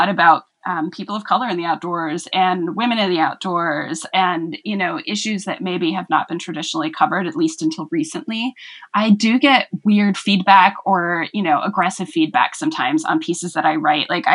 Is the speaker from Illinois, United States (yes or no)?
no; Milwaukee, Wisconsin, United States; So I grew up in Milwaukee, Wisconsin, in a rough neighborhood. It was the hood for sure.